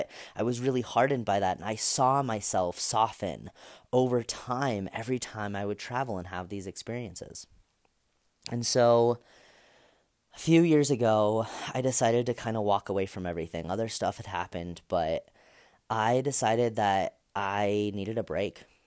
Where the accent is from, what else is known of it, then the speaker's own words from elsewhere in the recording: United States; people in poverty stricken countries are in need of us to come save them because we're from America and we can save them and we can teach them about God.